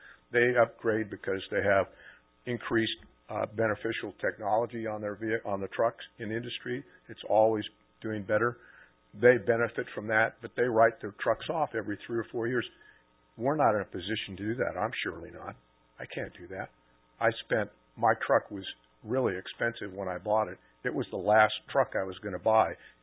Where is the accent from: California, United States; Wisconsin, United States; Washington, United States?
California, United States; North Hollywood; also born or lived in Thousand Oaks; I grew up in Southern California, North Hollywood, and my parents moved in 1960 to Thousand Oaks, which had a population of 3,000 people